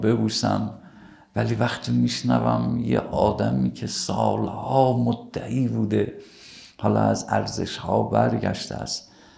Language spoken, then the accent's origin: Persian; Isfahan, Iran; گفتم من از اصفهان اومدم